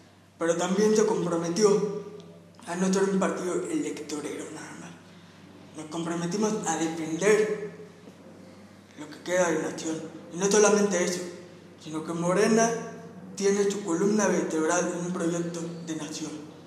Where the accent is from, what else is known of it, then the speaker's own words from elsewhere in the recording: Mexico; como nosotros, como mexicanos, como simples ciudadanos, podemos promover un amparo